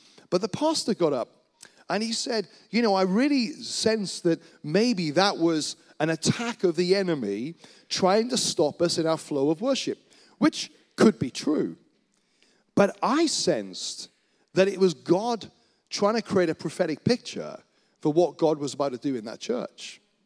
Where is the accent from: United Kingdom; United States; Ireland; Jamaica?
United Kingdom; Wales; I'm from Wales originally